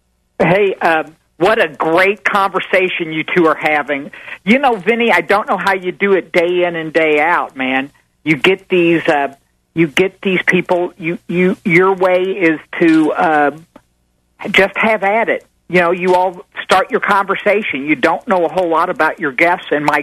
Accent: Kentucky, United States; born there; I was born in Kentucky. I squirrel hunted before I could walk.

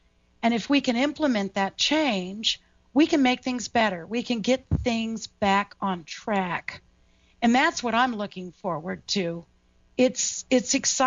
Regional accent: Texas, United States; I'm from Texas, man.

